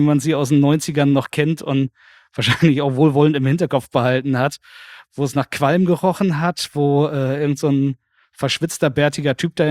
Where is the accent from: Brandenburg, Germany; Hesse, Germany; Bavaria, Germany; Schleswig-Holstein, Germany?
Schleswig-Holstein, Germany; Lübeck; in meiner alten Heimatstadt Lübeck